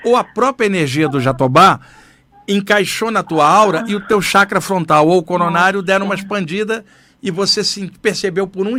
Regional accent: Rio de Janeiro, Brazil; now in São Paulo, Brazil; Porque eu cresci no Rio, mas estou em São Paulo há 35 anos.

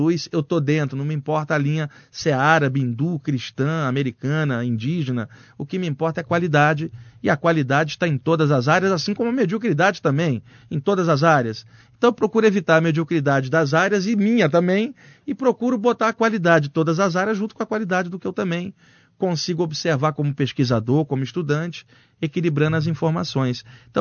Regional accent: Rio de Janeiro, Brazil; eu sou carioca, eu nem me lembrava desse feriado, cara.

